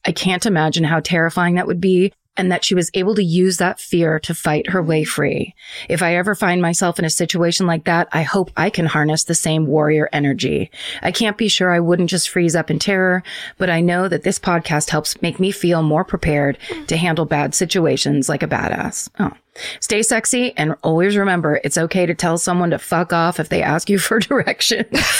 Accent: Sitka, Alaska, United States; moved away as an adult; now in Natchez, United States; I moved from my hometown, Sitka, Alaska, to Natchez, Mississippi in 2019

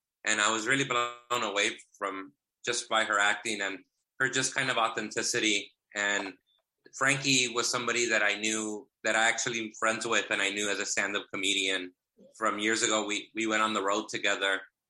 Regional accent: Inglewood, California, United States; Yeah, I grew up in Inglewood, and as an adult, I lived in South Central Los Angeles.

